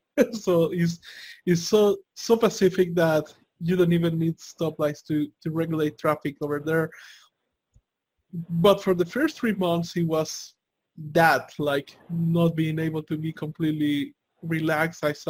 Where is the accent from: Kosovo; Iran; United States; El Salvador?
El Salvador; Again, I'm from El Salvador, and if anybody has seen the news, it's not like the best place to be